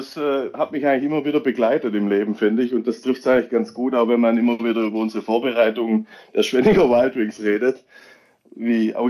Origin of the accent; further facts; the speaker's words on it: Haigerloch, Baden-Württemberg, Germany; now in Ofterdingen, Germany; Ich komme ursprünglich aus Haigerloch.